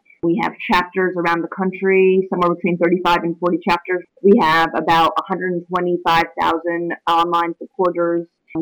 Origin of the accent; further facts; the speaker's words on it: United States; which I certainly do believe as an American, especially as a minority growing up in America